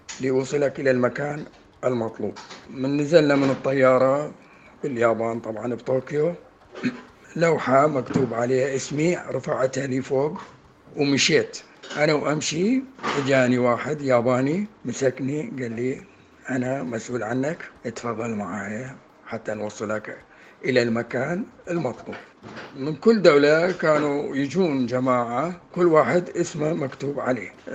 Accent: Iraq; moved away as an adult; من العراق. سافرت لليابان سنة 1976، وقتها كان عمري 28 سنة.

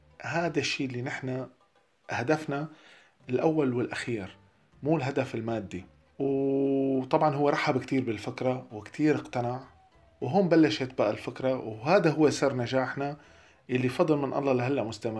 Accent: Damascus, Damascus Governorate, Syria; now in Germany; أقدم عاصمة مأهولة بالعالم، مدينة الياسمين دمشق. هالمدينة اللي عشت فيها طفولتي وشبابي

